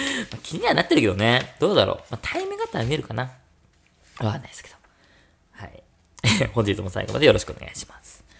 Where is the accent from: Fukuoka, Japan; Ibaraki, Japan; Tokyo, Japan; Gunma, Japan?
Tokyo, Japan; Fussa; 俺の地元、福生っていうところは、米軍基地があるんですよ。横田基地っていう。